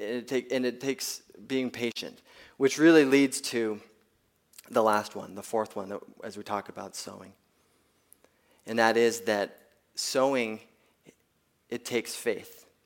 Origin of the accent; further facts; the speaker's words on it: Washington, United States; I grew up in Eastern Washington in a farming community, and I've traveled back and forth between here.